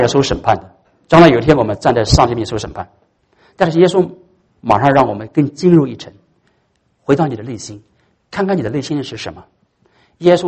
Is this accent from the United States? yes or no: no; China; 就像我们中国人说的泼出的水收不回来一样